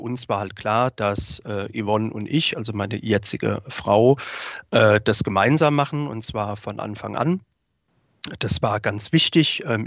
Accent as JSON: {"language": "German", "region": "Rhineland-Palatinate", "country": "Germany", "moved": "yes", "lives_now": "Stuttgart, Germany", "said": "Als zugezogener Stuttgarter muss man halt einfach auch sagen, man hört ja auch, ich habe jetzt nicht den typischen schwäbischen Dialekt. Ja, bin aus der Pfalz zugezogen."}